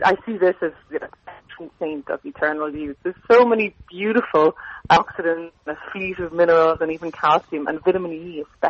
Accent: Ireland; I'm from Ireland. I'm sure your listeners have guessed the accent by now.

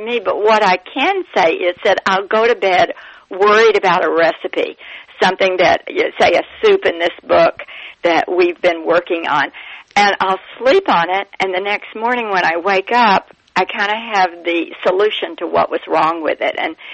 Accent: Memphis, Tennessee, United States; accent: Southern; I grew up in the South in Memphis, and I was lucky enough to go to college in New Orleans

